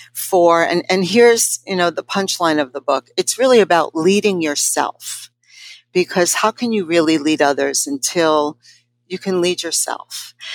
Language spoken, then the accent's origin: English; New York City, New York, United States; I'm a kid from the Lower East Side before it was groovy. I'm a product of all New York City public education from high school through all my graduate degrees.